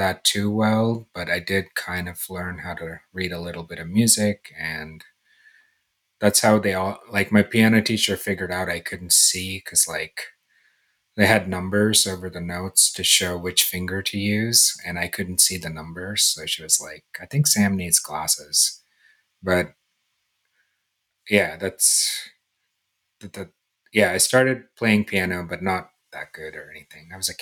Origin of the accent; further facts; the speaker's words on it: India; Like I grew up in India, and we only had, I think, like three records or something.